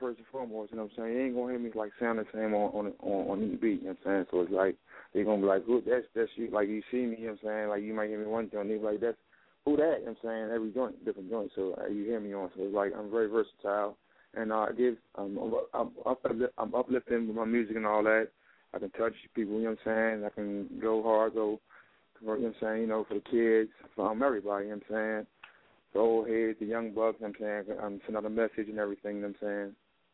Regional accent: Philadelphia, Pennsylvania, United States; well, I come from West Philadelphia

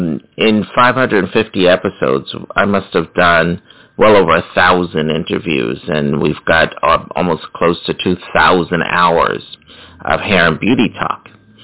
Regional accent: East Orange, New Jersey, United States; also born or lived in Philadelphia, United States; I was born in Philadelphia, of course, but went to school in northern New Jersey in a little area called East Orange, New Jersey, which is outside of Newark.

